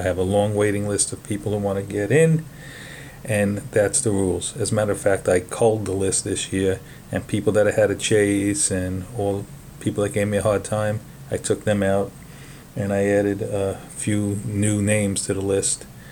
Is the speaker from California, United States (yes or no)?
no; Brooklyn, New York, United States; accent: Brooklyn; you've been able to put up with my Brooklyn accent